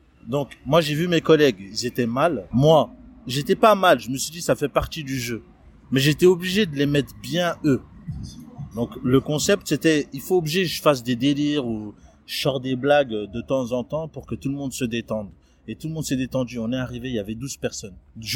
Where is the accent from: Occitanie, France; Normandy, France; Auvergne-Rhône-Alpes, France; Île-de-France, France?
Occitanie, France; Toulouse; moi, je suis de Toulouse.